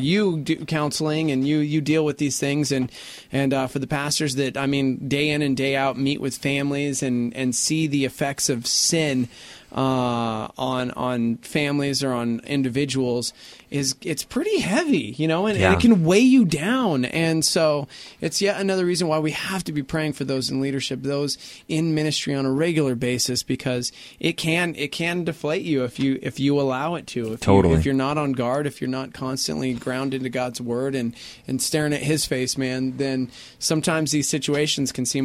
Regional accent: United Kingdom; I'm British. Yeah.

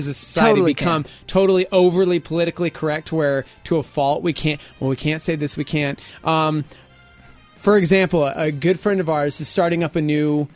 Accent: Las Vegas, New Mexico, United States; first language Spanish; English is a second language; I grew up where I'm half Hispanic. My first language was Spanish, but I say as the white kid, the minority. You know, growing up in Las Vegas, New Mexico, it was us little white kids that were picked on because we were the minority there.

